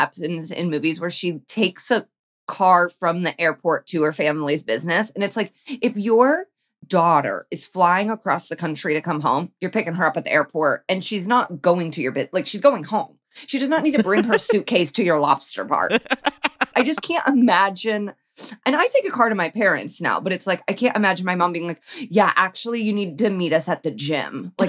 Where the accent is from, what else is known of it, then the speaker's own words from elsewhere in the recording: Iowa, United States; born there; Well, I was born in Iowa. No, but like before that.